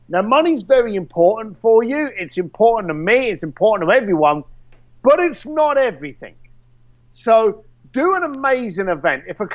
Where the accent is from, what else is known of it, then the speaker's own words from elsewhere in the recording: London, United Kingdom; I'm a bricklayer from East London.